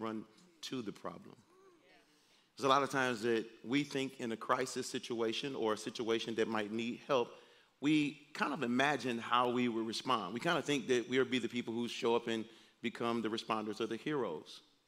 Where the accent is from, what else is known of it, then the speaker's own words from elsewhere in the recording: Detroit, Michigan, United States; Now, I grew up in Detroit, and all of Detroit, to me, is the inner city, and it was a rough life